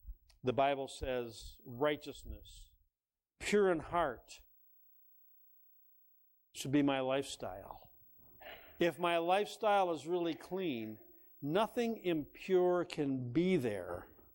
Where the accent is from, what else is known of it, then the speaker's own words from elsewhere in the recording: Detroit, Michigan, United States; We're from the Detroit, Michigan area, and there was a huge salt mines under that area.